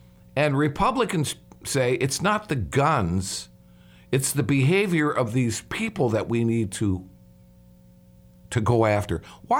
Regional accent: Chicago, Illinois, United States; and I come from Chicago, I'm particularly worried about the Windy City

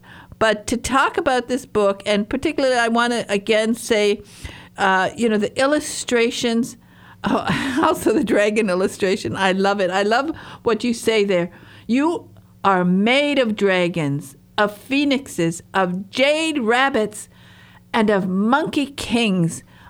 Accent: Michigan, United States; But I was bullied when I was raised in a farm environment in northern Michigan. But when we moved to the big city, because I talked funny, because I talked like this

